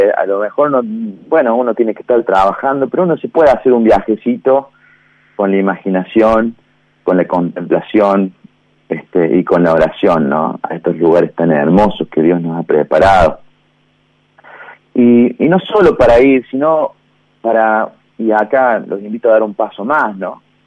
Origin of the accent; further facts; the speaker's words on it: Córdoba, Argentina; como buen cordobés transerrano que soy